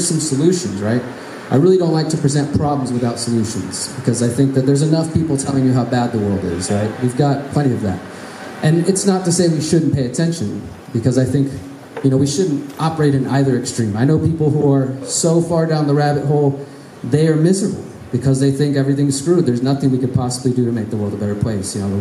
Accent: Houston, Texas, United States; moved away as an adult; now in Morelia, Mexico; I'm 38 years old. I'm originally from Houston, Texas. I've been living in Morelia for the last 3 years, since March 2020.

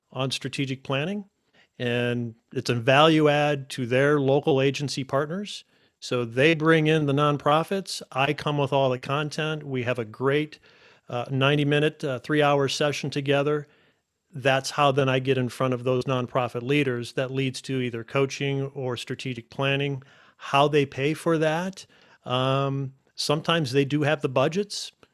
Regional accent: Ohio, United States; also born or lived in Chicago; I am in Central Ohio. I've been based here for, about 13 years, born and raised in Northeast Ohio, but then I spent 14 years in Chicago right after school.

